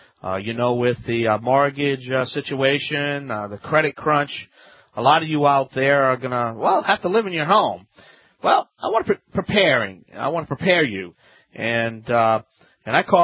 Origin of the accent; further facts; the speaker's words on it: Louisiana, United States; I am the Cajun man from the Bayou Land.